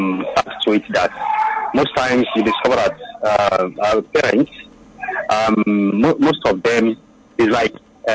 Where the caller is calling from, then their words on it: Alakokoya, Lagos, Nigeria; I'm calling from Alakokoya, Lagos.